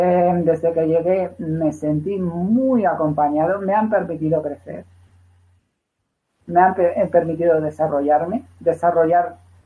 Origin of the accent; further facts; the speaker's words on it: Spain; yo soy español